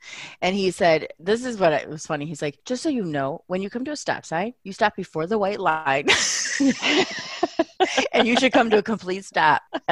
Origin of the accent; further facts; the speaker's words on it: Chicago, Illinois, United States; I am from Chicago.